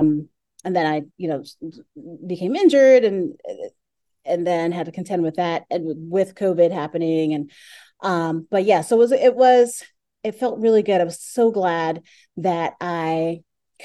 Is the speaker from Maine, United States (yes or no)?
no; Brooklyn, New York, United States; My friend Latoya, who is in Brooklyn, I'm from Brooklyn.